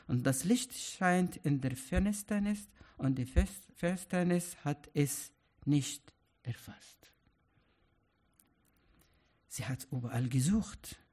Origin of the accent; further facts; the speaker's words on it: Egypt; Ich komme aus Ägypten. Meine Vorfahren, die Pharaonen, haben es geliebt, Geschichten zu erzählen.